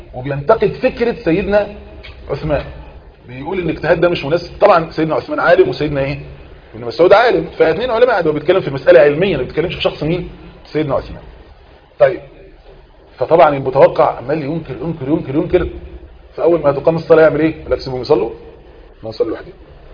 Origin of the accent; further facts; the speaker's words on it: Egypt; احنا مثلا كمصريين